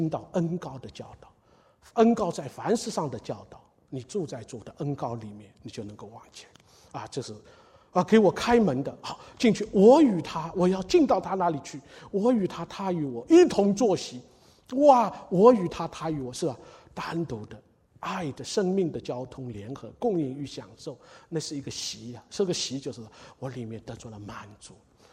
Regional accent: Shanghai, China; 是在一个我们上海人叫洋房了

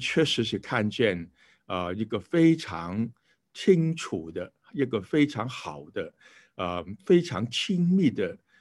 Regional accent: China; 尤其是远超过我们中国人所能够了解的

